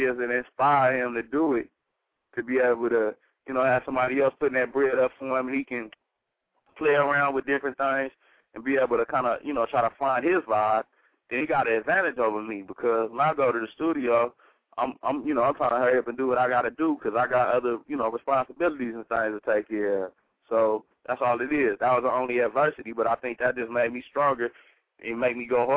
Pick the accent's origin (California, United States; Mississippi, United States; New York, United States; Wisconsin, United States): California, United States; you know, like I say, I'm from the West Coast, so the Bay Area, I'm real deep off in the SIBO … you know, all of that.